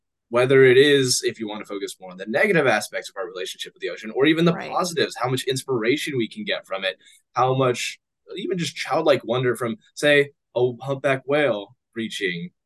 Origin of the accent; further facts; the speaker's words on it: Monterey, California, United States; I was raised around Monterey, so I've always been drawn to the ocean